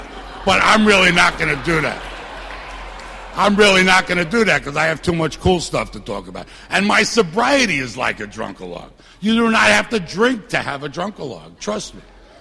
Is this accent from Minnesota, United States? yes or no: no; Bayside, New York, United States; I'm from Bayside, Queens.